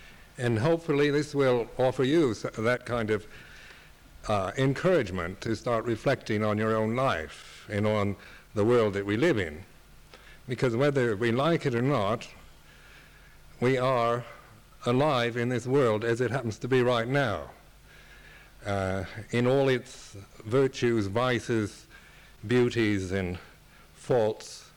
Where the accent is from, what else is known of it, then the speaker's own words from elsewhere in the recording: United States; Then I blamed the United States, being an American.